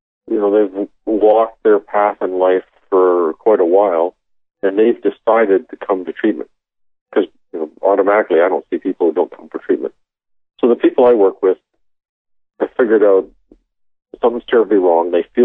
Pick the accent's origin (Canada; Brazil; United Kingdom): Canada; now in United States; But I grew up in Canada where there's just not all these automatic weapons and handguns everywhere.